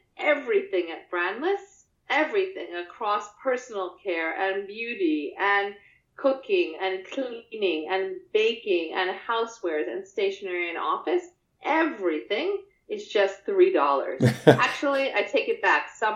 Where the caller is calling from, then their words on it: San Francisco, California, United States; I'm in San Francisco, California, in the beautiful Presidio, right past the Golden Gate Bridge.